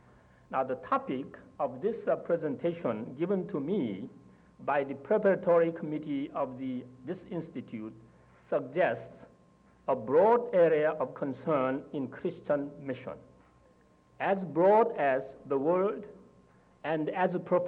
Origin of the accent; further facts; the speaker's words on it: South Korea; since my topic does not include my home country and my home church, Korea